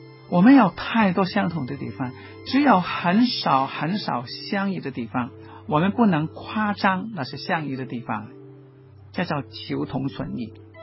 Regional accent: Hong Kong; 我说我是从香港来的

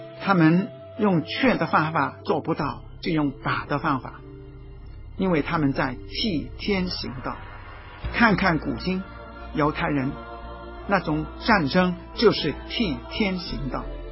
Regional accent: Hong Kong; 我是香港人，我以做香港人自豪，我懂得说中文，说普通话

